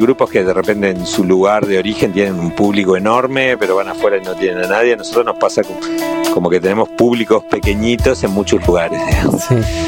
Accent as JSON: {"language": "Spanish", "region": "Mexico City", "country": "Mexico", "tie": "born or raised there", "said": "que me crié en la Ciudad de México, viví muchos años cuando era un niño"}